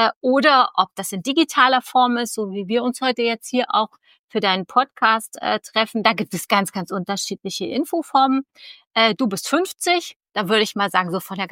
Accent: Kassel, Hesse, Germany; Ich komme aus Kassel

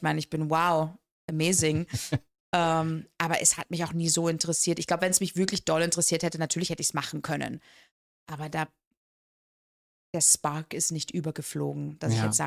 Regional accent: Dortmund, North Rhine-Westphalia, Germany; Ich bin in Dortmund aufgewachsen.

